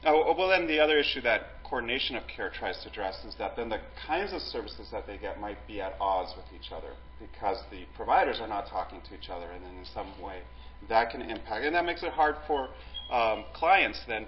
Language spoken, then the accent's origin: English; California, United States; We're from California, so it's particularly early for us, although we've kind of gotten adjusted to the time.